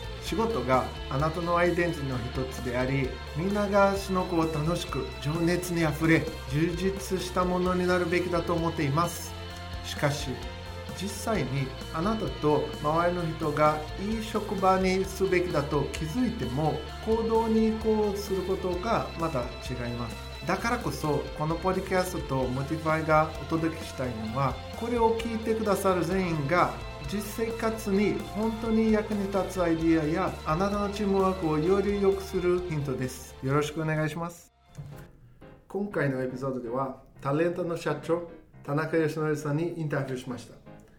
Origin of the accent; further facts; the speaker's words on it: Brazil; 僕ブラジル人として、半分寒すぎだけど半分雪きれい楽しいっていう気持ちもあって